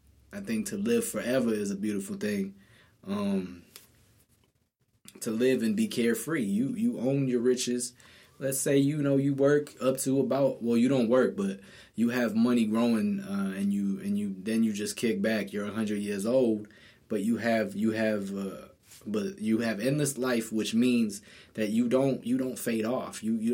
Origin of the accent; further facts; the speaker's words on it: Boston, Massachusetts, United States; I'm from Boston, and Kobe has been my rival for years.